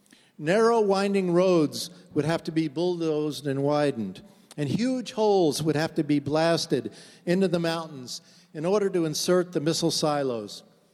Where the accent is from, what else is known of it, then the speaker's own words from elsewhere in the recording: Bath, Maine, United States; the destroyers made in my hometown of Bath.